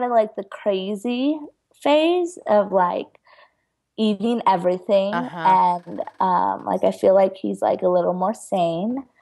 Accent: Nebraska, United States; we just moved back to Nebraska, which is my home state. We used to live in North Carolina.

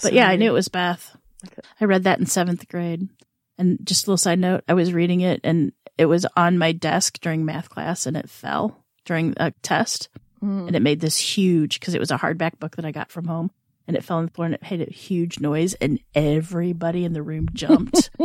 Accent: Greensboro, North Carolina, United States; Growing up outside of Greensboro, North Carolina.

